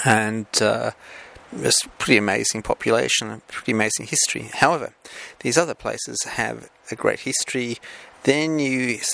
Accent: Australia; Now, in this case, I am Australian, in Australia

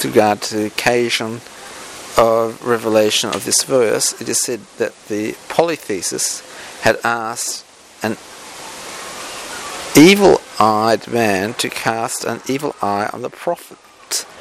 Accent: Australia; Look, I'm sorry for being Australian.

